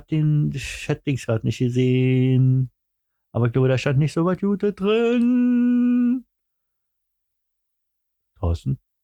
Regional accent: Berlin, Germany; Ich bin richtiger Berliner, Alter.

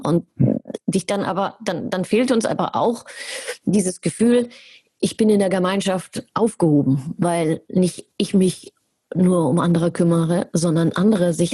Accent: Germany; ich bin ja Deutsche

